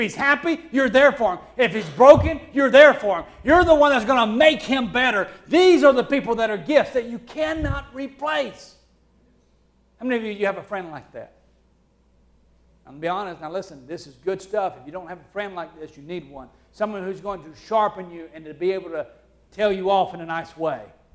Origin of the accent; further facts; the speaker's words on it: Alabama, United States; accent: Alabama; moved away; have been away from Alabama, you can't take Alabama out of me. It just comes out in my voice, in my accent. It comes out the way I talk.